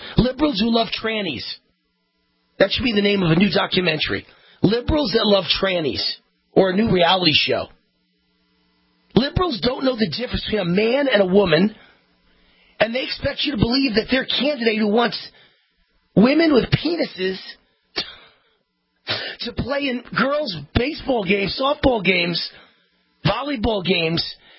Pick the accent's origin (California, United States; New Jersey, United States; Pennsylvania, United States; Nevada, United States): Nevada, United States; Las Vegas; my hometown, Las Vegas, Nevada.